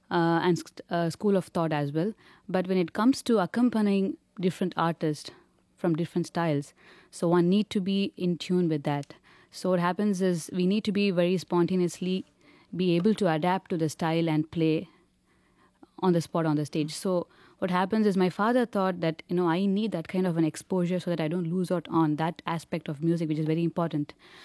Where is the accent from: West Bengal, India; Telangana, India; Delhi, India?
Delhi, India; And I grew up in Delhi, oh, North India.